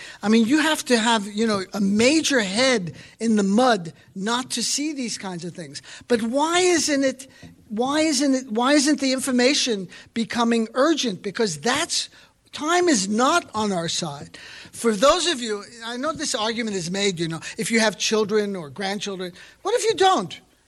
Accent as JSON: {"language": "English", "region": "Colorado", "country": "United States", "said": "Colorado, my home state, is in drought."}